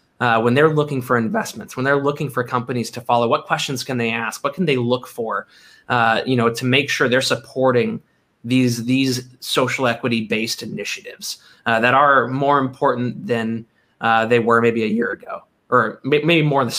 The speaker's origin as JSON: {"language": "English", "region": "Kentucky", "country": "United States", "said": "You can tell I'm from Kentucky."}